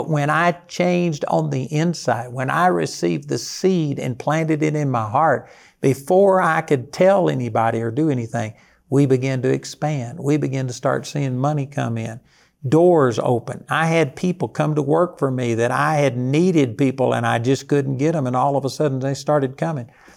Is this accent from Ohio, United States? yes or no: no; Texas, United States; I'm a college dropout. I'm a hick from Texas.